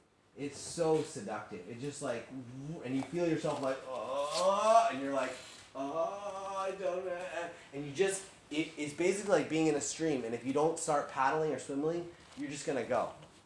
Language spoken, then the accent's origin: English; United States; I mean, I'm from America, but look at America in the past 5 years.